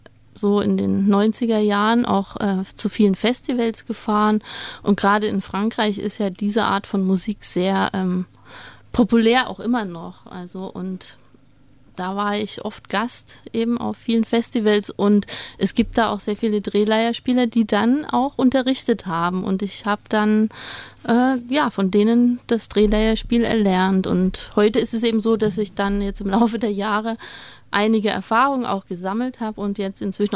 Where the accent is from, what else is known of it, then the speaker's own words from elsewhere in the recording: East Germany, Germany; now in Tübingen, Germany; also ich bin im Osten aufgewachsen, bin nach der Wende dann nach Tübingen gekommen